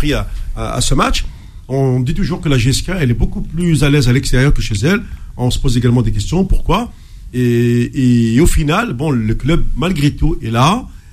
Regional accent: Algeria; Quand je leur dis que je suis algérien, quand on parle de foot, le premier mot qui vient à la bouche, c'est JSK.

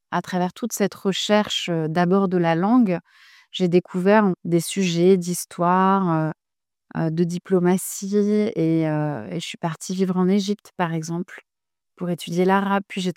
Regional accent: Nancy, Grand Est, France; j'ai grandi en France, à Nancy, dans une famille donc, de père algérien, de mère française.

